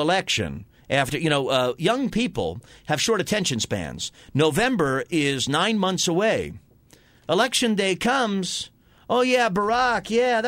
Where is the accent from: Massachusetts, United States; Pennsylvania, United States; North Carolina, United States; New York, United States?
New York, United States; Staten Island; a local representative back growing up on Staten Island, a buddy of mine who's a very conservative Republican.